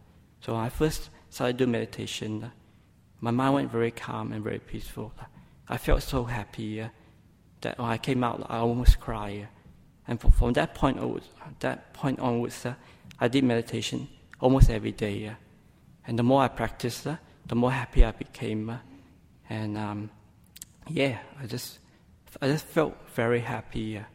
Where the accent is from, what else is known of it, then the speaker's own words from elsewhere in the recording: Christmas Island; also born or lived in Malaysia; I was born in Malaysia, and I moved from Malaysia to Christmas Island when I was roughly about 7. And from there, I spent most of my life there.